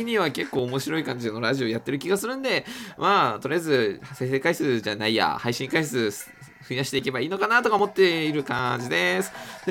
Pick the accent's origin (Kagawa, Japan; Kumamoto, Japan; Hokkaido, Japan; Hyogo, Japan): Hokkaido, Japan; 北海道は最近ですね、暑くなったり寒くなったりを繰り返しています。私の地元は繰り返しています。なので私の地元は特に寒暖差が激しいところらしいんですけども